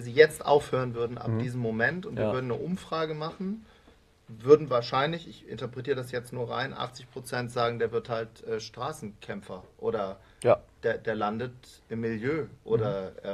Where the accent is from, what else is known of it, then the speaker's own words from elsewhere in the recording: Wuppertal, North Rhine-Westphalia, Germany; Ich komme ja aus Wuppertal